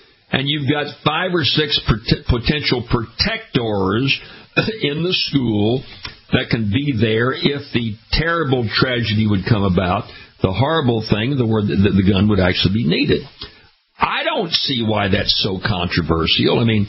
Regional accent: Louisiana, United States; I came from a very rural area in my home state of Louisiana, where schools are out in the middle of nowhere

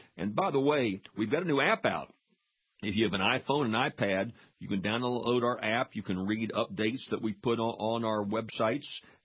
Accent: Louisiana, United States; I mean, I come from Louisiana where we hunt deer and ducks and geese and wild hogs.

